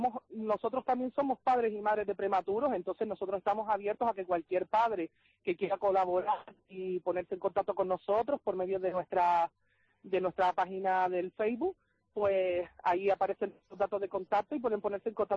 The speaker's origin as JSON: {"language": "Spanish", "region": "Canary Islands", "country": "Spain", "said": "yo que soy de Gran Canaria"}